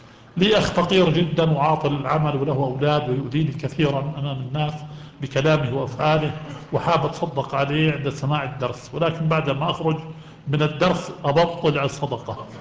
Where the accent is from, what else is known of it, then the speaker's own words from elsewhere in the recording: Jordan; في بلدنا الأردن المحروس